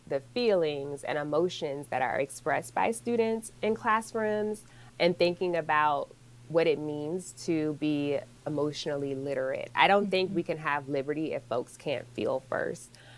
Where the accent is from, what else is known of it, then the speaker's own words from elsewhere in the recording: Richmond, Virginia, United States; I'm from Virginia, Richmond specifically